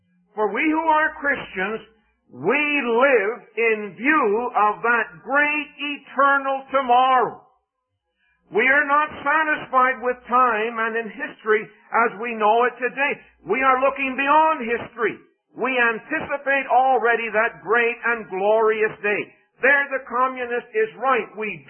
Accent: Canada; And I said, I'm from Canada.

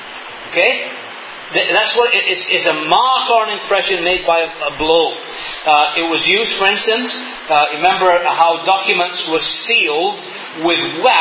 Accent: England, United Kingdom; moved away; I remember growing up in England, every September time, the churches over there would have a harvest festival.

